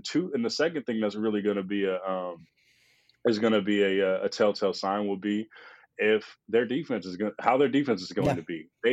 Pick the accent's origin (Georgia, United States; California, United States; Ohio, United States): California, United States; Oakland; because I'm from Oakland. I grew up a Raiders fan, and Raider fans was very different going to Raider games than it was going to San Francisco 49er games.